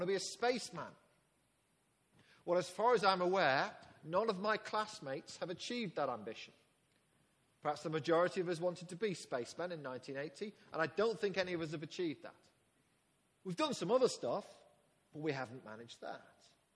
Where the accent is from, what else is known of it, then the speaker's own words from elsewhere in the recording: Liverpool, North West England, United Kingdom; born there; Well, not here, I was born in Liverpool, but I'd been born here in this country. That meant that I was English, British, European.